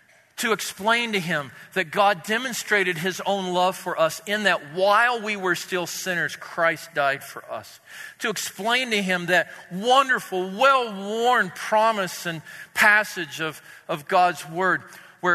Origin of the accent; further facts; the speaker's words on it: Canada; He looked at me and he said, "You're an American," to which I wanted to say, "I'm Canadian."